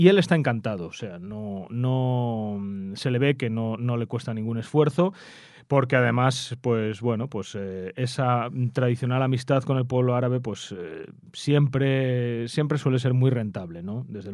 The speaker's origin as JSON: {"language": "Spanish", "country": "Spain", "said": "como súbdito español que soy"}